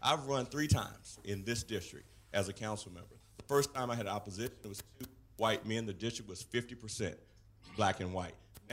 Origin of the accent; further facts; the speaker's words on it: Atlanta, Georgia, United States; I'm also from Southwest Atlanta. So I have a base where I grew up, in the heart of 10 and 11.